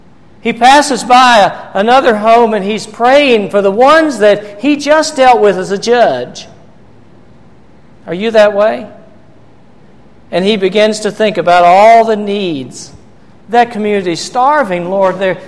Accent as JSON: {"language": "English", "town": "Christiansburg", "region": "Virginia", "country": "United States", "tie": "born or raised there", "said": "I am so thankful to be reminded when I drive through my hometown of Christiansburg, those big monuments in the middle."}